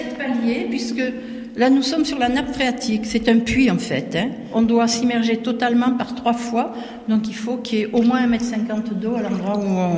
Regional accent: France; je suis une Française de province, de religion juive.

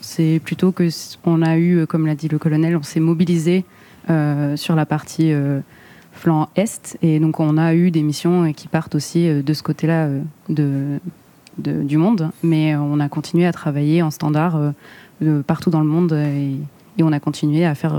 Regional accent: Bourgogne-Franche-Comté, France; à la base, je viens de l'Est.

